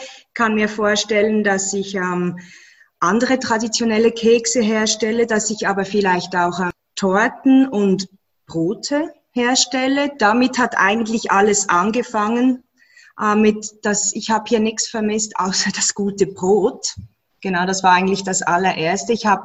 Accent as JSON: {"language": "German", "region": "Bern", "country": "Switzerland", "moved": "as an adult", "lives_now": "Australia", "said": "Ich komme aus dem Emmental, man trifft sich, um zusammen zu essen und zu kochen. Und als ich dann vor 3,5 Jahren mit meiner Familie ausgewandert bin nach Australien"}